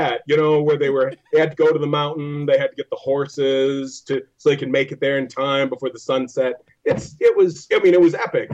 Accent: Wisconsin, United States; Mostly central Wisconsin. I traveled when I was younger, but this is where I've lived my whole life.

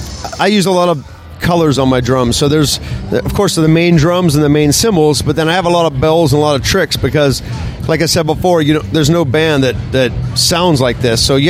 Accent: Pittsburgh, Pennsylvania, United States; when I was 16, 15, I used to see him in Pittsburgh, in my hometown

